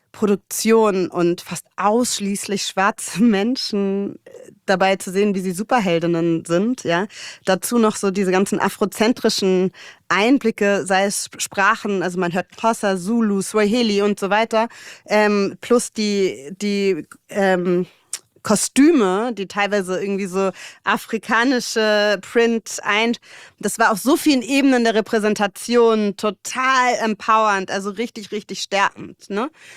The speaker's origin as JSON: {"language": "German", "region": "Hamburg", "country": "Germany", "tie": "born or raised there", "said": "ich bin in Mümmelmannsberg aufgewachsen, im Hamburger Osten. Und das ist ein sehr, sehr migrantischer Stadtteil schon immer gewesen."}